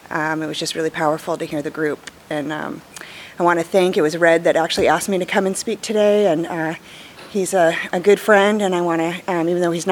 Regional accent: California, United States; I grew up in Southern California, not here, but in the San Fernando Valley, and nice little, upper class, upper middle class, Jewish girl from the Valley.

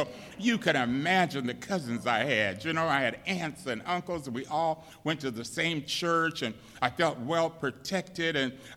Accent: Los Angeles, California, United States; I'm from L.A. I was born in L.A. I was born in Silver Lake Echo Park, in case anybody knows that area, anything. It was a very mixed area.

